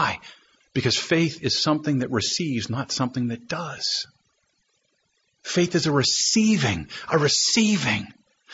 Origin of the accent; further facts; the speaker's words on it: United States; born there; I was born in America as a descendant of Adam and therefore was descended into the sons and daughters of disobedience.